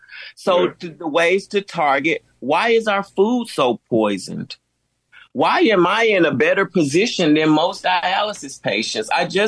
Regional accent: Mississippi, United States; Well, I grew up in Mississippi.

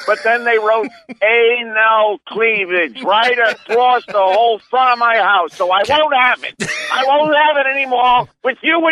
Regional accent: Northeast, United States; I am from the Northeast.

